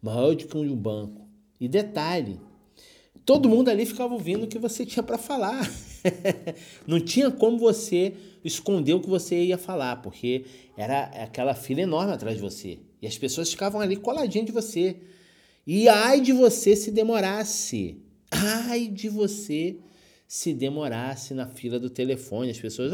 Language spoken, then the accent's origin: Portuguese; Rio de Janeiro, Brazil; now in Nova Iguaçu, Brazil; eu moro no Rio de Janeiro, né? Nova Iguaçu. E aqui em Nova Iguaçu, gente... Minha infância toda foi na Zona Sul, né?